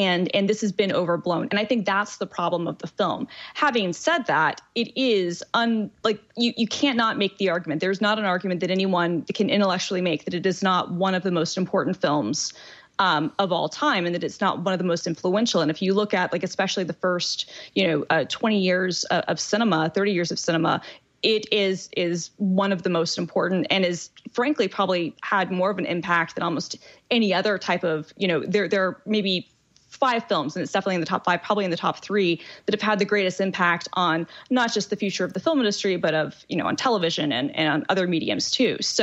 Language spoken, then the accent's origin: English; Atlanta, Georgia, United States; I grew up in Atlanta, Georgia, where we used to go to the Margaret Mitchell House for school field trips.